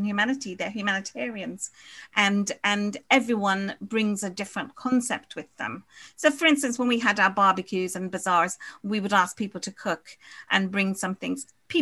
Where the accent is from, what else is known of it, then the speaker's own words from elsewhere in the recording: Guyana; And then you've got us, that we're from Guyana.